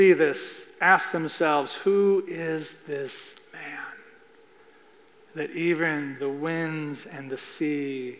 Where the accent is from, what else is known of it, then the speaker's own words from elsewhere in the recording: Midwest, United States; Growing up in the Midwest, we would get these thunderstorms where everything would be going crazy